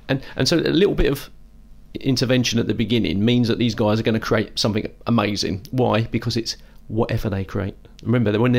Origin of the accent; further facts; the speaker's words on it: London, United Kingdom; also born or lived in Scotland; I'm as much European as I am Scottish. I'm as much, you know, a citizen of the world as I am from London, as a Cockney.